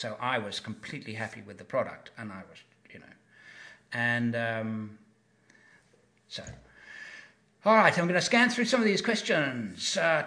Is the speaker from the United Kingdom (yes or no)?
yes; England, United Kingdom; You know, because I'm an English person.